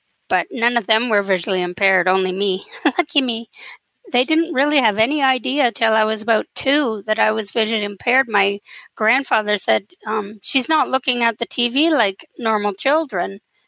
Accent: Kingston, Ontario, Canada; born there; I was born in Kingston, Ontario.

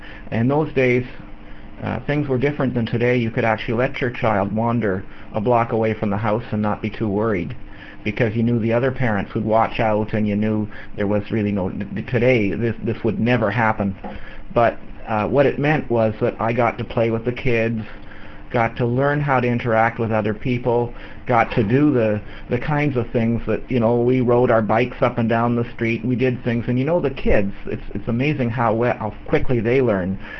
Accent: Edmonton, Alberta, Canada; I was born in Edmonton, Alberta. Lived my entire life in Canada. I am Canadian, and I had the usual kind of upbringing, I guess you could say.

